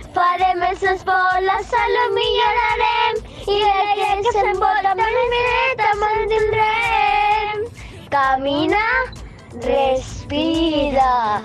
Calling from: Vinalopó, Valencian Community, Spain; de Vinalopó.

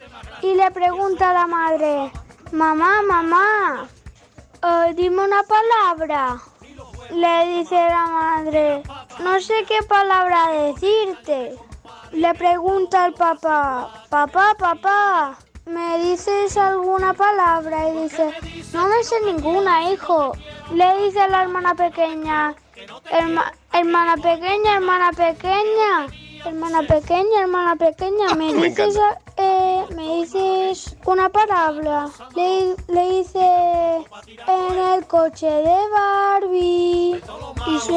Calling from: Palma, Balearic Islands, Spain; de Palma de Mallorca.

